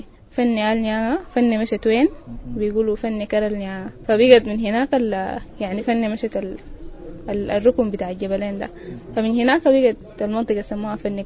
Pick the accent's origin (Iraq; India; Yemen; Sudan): Sudan; Khartoum; also born or lived in Zalingei; والدي من منطقة اسمها فنكرل في ضواحي زالينجي، والدتي من وادي صالح دريج، وأنا اتولدت وتربيت في الخرطوم، لكن في السنين الأخيرة دي استغرت في زالينجي لفترة كويسة.